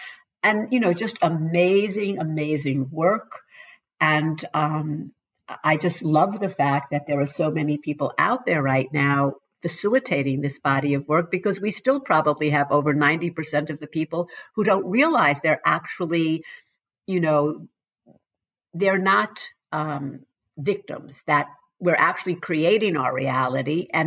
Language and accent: English; New York City, New York, United States; You know, I'm from New York City, and there was plenty of it there.